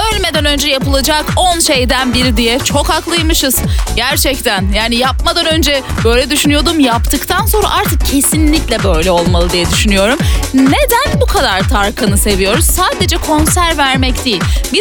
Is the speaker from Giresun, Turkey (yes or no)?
no; İzmir, Turkey; Bugünün trendinden bahsederken ben de bir İzmirli olarak merak ettim.